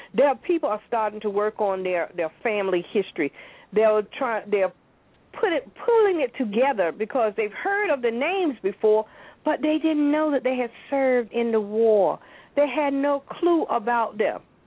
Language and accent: English; North Carolina, United States; I'm a Southerner. I'm from North Carolina.